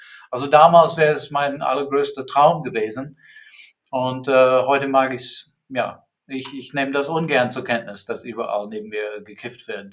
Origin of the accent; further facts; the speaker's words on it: United States; German is a second language; moved away as an adult; now in Germany; Also ich bin Amerikaner, 53, bin erst 2002 nach Deutschland gekommen, also übersiedelt mit meiner Familie.